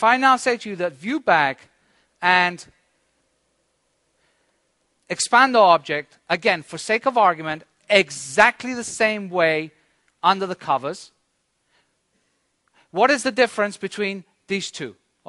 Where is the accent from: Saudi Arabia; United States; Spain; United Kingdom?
Spain; No, I'm from Spain, so you can pick on me.